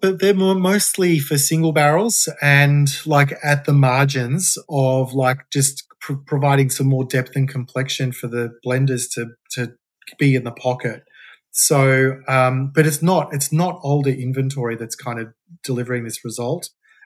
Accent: Australia; one of the proud things that I think we share as Australian whiskey distillers particularly is that innovation's kind of baked into our legislation.

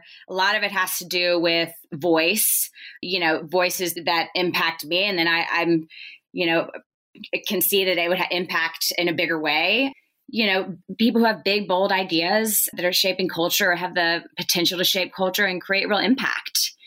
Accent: Nashville, Tennessee, United States; I was born and raised in Nashville, songwriting, you know, great songs.

